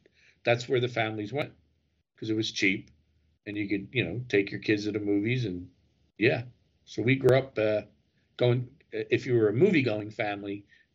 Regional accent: Philadelphia, Pennsylvania, United States; See, where I grew up in Philadelphia

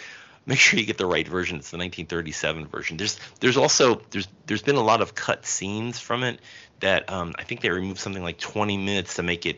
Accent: Elizabeth, New Jersey, United States; Thomas Mitchell, who comes from my hometown of Elizabeth, New Jersey.

